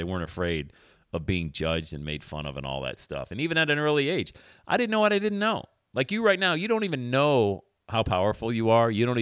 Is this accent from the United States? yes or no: yes; Bradford, Pennsylvania, United States; now in Palm Beach, United States; I'm from Bradford, PA. Grew up with food stamps.